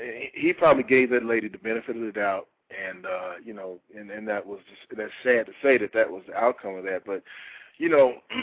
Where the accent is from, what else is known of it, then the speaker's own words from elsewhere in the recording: United States; But the issue, I think, is as an American, as a country, is that we need to learn how to put our families back together